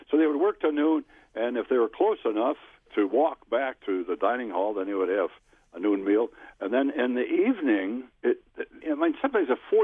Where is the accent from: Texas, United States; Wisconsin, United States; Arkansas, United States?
Wisconsin, United States; Wild Rose; And I'm from Wild Rose, central Wisconsin.